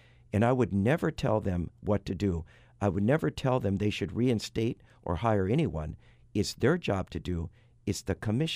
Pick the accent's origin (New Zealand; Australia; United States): New Zealand; Waipawa, Hawke's Bay; born there; since I was born here in Waipawa in 1952.